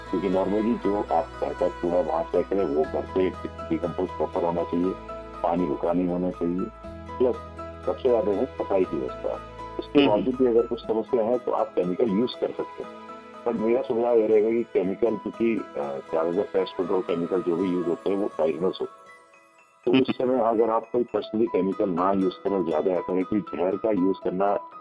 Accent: Dehradun, Uttarakhand, India; मैं देहरादून से हूँ और मैं साइंस ग्रेजुएट हूँ

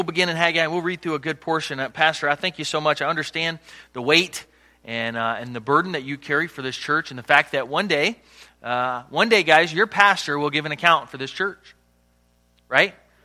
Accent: Chesapeake, Virginia, United States; So I grew up in Chesapeake, Virginia, down south, which means we do crazy things like watch NASCAR and drink sweet tea, and that's what people do in the South.

